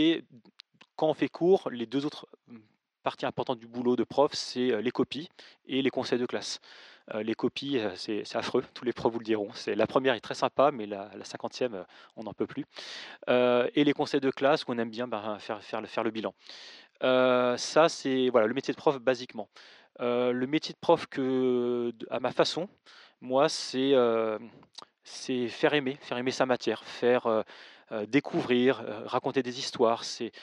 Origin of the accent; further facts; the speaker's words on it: Paris, Île-de-France, France; now in Lyon, France; Donc moi, je suis parisien d'origine